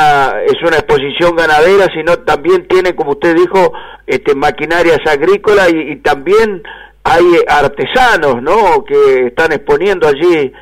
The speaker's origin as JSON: {"language": "Spanish", "town": "Villaguay", "region": "Entre Ríos", "country": "Argentina", "tie": "born or raised there", "said": "nos vamos precisamente a Villaguay, a mi ciudad natal."}